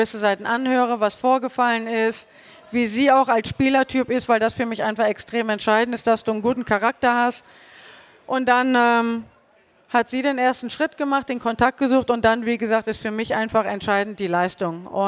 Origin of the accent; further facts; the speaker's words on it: Germany; Ich komme aus Deutschland